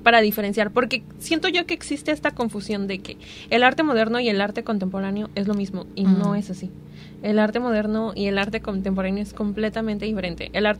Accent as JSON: {"language": "Spanish", "region": "Mexico City", "country": "Mexico", "said": "soy chilanga."}